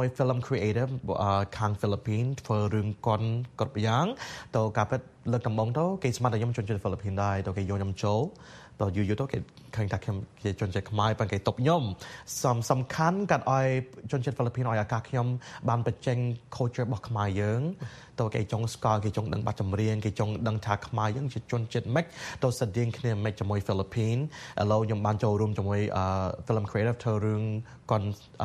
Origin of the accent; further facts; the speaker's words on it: Long Beach, California, United States; ខ្ញុំកើតនៅក្នុង Long Beach ជាមួយក្រុមខ្មែរយើងតាំងពីក្មេង